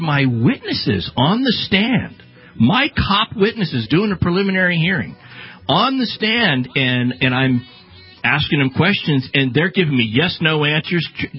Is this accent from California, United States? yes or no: yes; California, United States; moved away; also born or lived in Tennessee; born and raised in California.